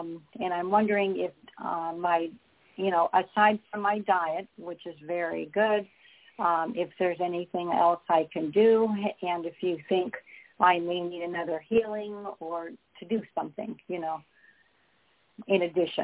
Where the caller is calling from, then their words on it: British Columbia, Canada; From Vancouver Island, which is in British Columbia.